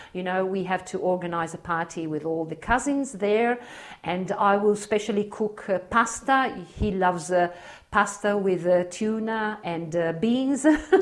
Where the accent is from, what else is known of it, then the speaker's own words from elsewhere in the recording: Australia; born there; English is a second language; And I always say, I was born in Australia. I'm proud of it.